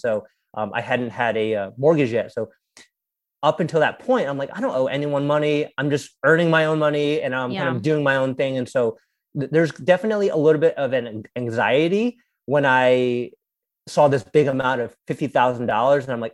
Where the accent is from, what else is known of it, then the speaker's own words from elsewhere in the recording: United States; So I grew up here in the United States, but my parents, you know, they immigrated here from Taiwan in the mid 80s.